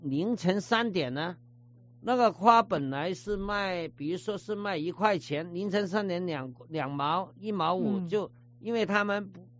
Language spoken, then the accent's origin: Chinese; Guangzhou, Guangdong, China; 我们小时候在广州是走花街的时候。